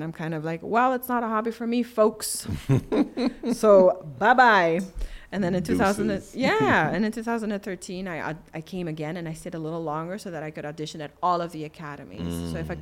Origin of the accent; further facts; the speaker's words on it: Aruba; Because I felt a little trapped down there, you know.